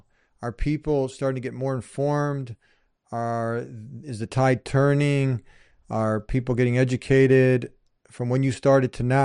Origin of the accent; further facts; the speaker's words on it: United States; born there; I'm an American. I was born here. I love my country.